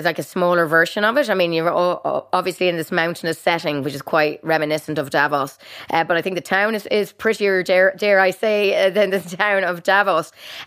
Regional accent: Ireland; I'm from Ireland myself, he's the Irish finance minister.

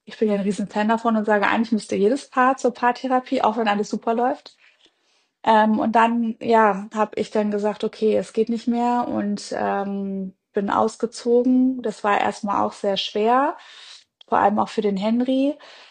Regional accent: Hanover, Lower Saxony, Germany; ich komme aus Hannover, aber wir haben schon irgendwie so trotzdem das Beste in Hannover aus beiden Welten gehabt. Also wir hatten ein kleines Häuschen mit einem Minigarten, wir haben so ein bisschen am Stadtrand gewohnt, es war grün

